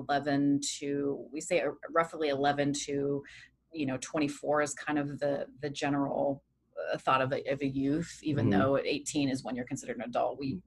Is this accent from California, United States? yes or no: yes; Los Angeles, California, United States; now in Washington, United States; So I was born and raised in Los Angeles. I'm not a native of Washington, but I've been in Washington now for almost 10 years now